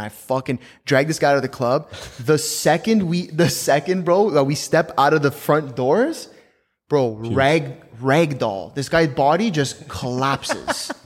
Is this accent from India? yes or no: no; Canada; Again, USD, we're Canadian.